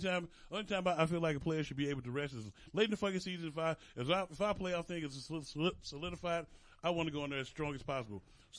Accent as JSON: {"language": "English", "town": "St. Louis", "region": "Missouri", "country": "United States", "tie": "born or raised there", "said": "We grew up in St. Louis."}